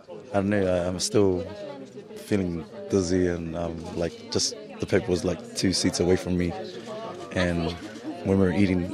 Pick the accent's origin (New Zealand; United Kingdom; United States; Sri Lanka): New Zealand; I am a New Zealander, but my parents are from Samoa